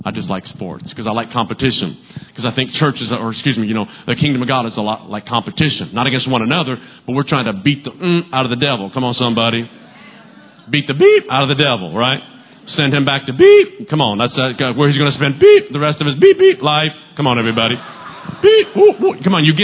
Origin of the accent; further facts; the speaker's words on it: the South, United States; I grew up in the South, and so the baseball team that we followed was Atlanta Braves.